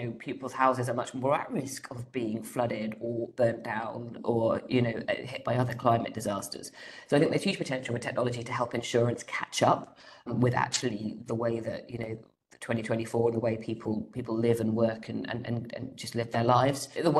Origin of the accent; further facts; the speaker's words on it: Wales, United Kingdom; And I was saying that we're very, very passionate about being Welsh.